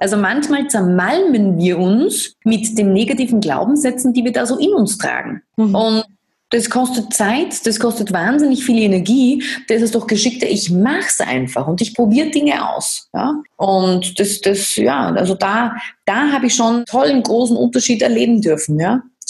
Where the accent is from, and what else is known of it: Austria